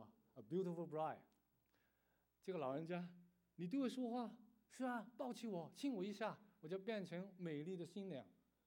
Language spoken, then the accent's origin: Chinese; Canada; Chinese is a second language; also born or lived in Hong Kong; 虽然我爸爸是山东人，但是我妈妈是广东人啊。我在香港出生，我在加拿大长大，所以我的国语不灵光